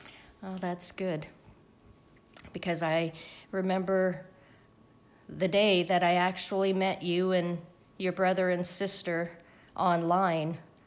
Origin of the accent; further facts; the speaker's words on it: Canada; because I'm Canadian, so I was in Vancouver